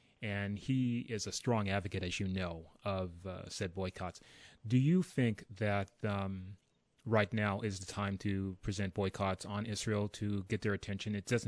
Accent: South Africa; Myself, I grew up in South Africa.

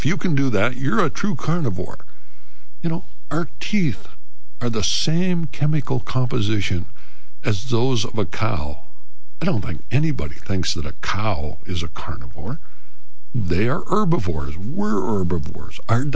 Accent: Montana, United States; But, Mike, I was from Montana.

